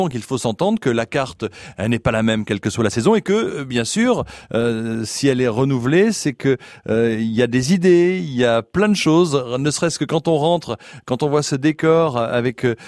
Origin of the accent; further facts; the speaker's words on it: Luçon, Pays de la Loire, France; C'est vrai? Je suis de Luçon.